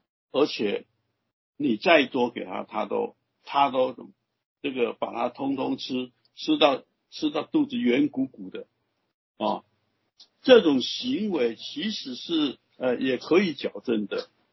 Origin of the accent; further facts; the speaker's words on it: China; 尤其是我们中国人养这些狗